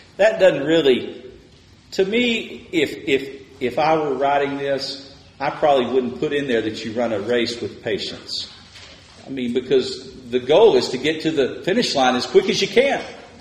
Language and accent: English; Texas, United States; When I grew up in West Texas, I ran a little bit.